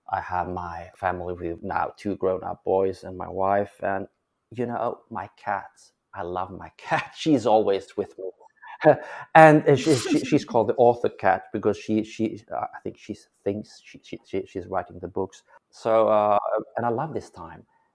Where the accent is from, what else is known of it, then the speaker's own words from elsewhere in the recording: Stockholm, Stockholm County, Sweden; English is a second language; Normally I live in Stockholm. That's my hometown.